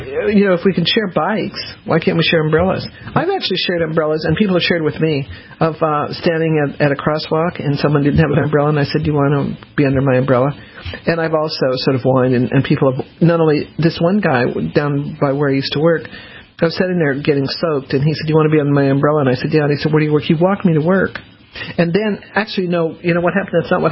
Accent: Denver, Colorado, United States; I love umbrellas because I grew up in Denver and you didn't have umbrellas.

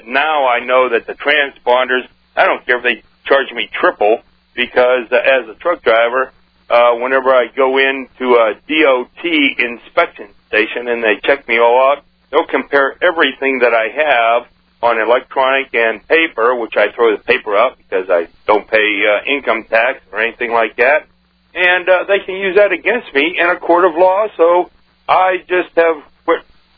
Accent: Pennsylvania, United States; Well, I'm from Pennsylvania, but I drive through Chicago

